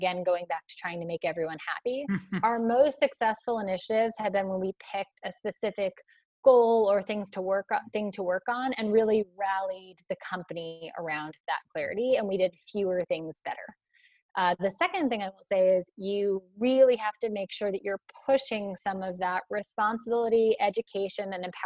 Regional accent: Boston, Massachusetts, United States; accent: Boston; It sounds way better than my Boston accent, I can tell you.

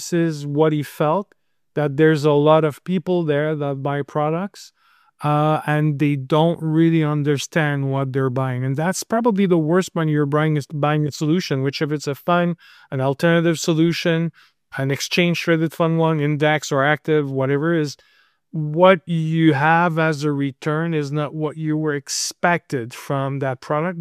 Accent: Montreal, Quebec, Canada; I come from Montreal.

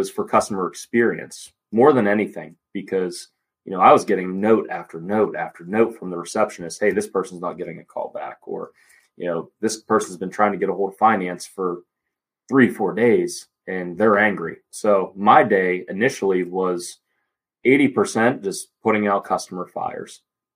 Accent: Pittsburgh, Pennsylvania, United States; I'm initially from Pittsburgh, worked here locally for a decade for another auto group, moved to Florida for a short bit

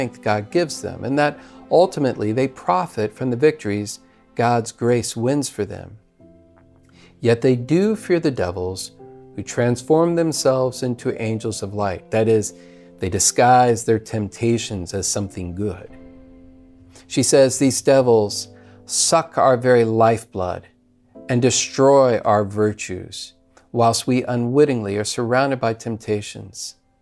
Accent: Charlotte, North Carolina, United States; from Charlotte, North Carolina, and it's a pleasure to be with you once again.

